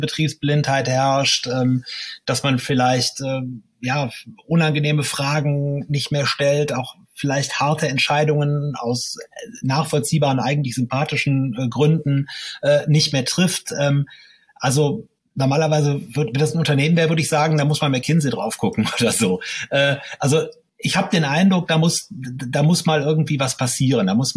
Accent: Mönchengladbach, North Rhine-Westphalia, Germany; Ja, ich komme ja selbst aus Mönchengladbach

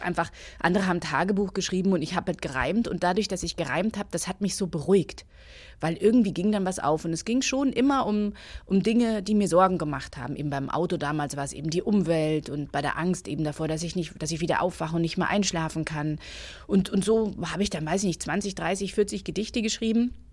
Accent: Munich, Bavaria, Germany; bei uns in der Clique in Großhadern, wo ich groß geworden bin

